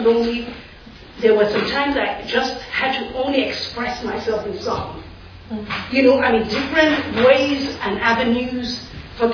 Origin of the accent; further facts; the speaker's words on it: Nigeria; moved away as an adult; now in United States; I'm African, I'm from Nigeria.